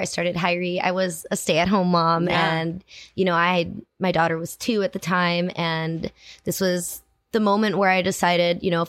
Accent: Hawaii, United States; and I grew up in Hawaii, and reggae is a huge part of my childhood.

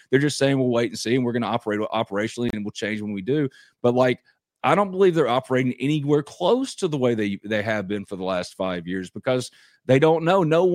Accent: New Albany, Mississippi, United States; I'm from New Albany.

